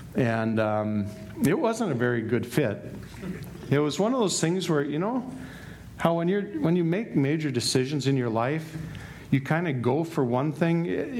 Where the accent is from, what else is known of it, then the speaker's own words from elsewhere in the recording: Minneapolis, Minnesota, United States; Now, I grew up in North Minneapolis.